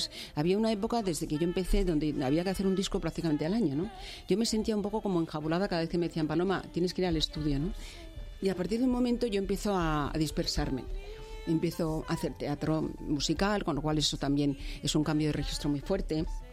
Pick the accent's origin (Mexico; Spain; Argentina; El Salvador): Spain; Seville, Andalusia; accent: Andalusian; also born or lived in Madrid; Yo nací en Madrid, en Chamberí, pero a los 6 meses me llevaron a Sevilla. Entonces yo no era consciente y de pronto yo empiezo a hablar en andalú